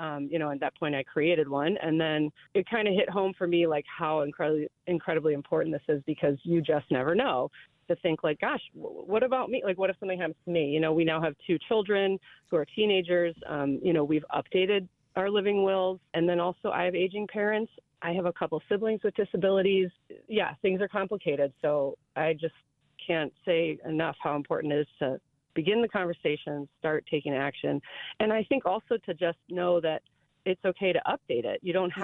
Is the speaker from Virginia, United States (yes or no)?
no; Illinois, United States; now in Wisconsin, United States; So I grew up in Illinois. I actually currently live in Wisconsin, but I'm just down here in Illinois helping out family this weekend.